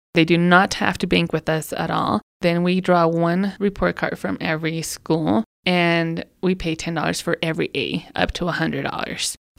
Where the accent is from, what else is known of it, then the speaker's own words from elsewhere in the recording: Mexico; now in Monte Vista, United States; I'm originally from Mexico.